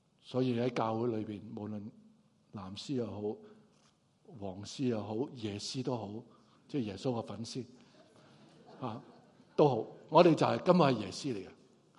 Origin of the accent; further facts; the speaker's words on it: Hong Kong; 大陆的祖国的人民想的嘢呢，我们香港人都未必会明白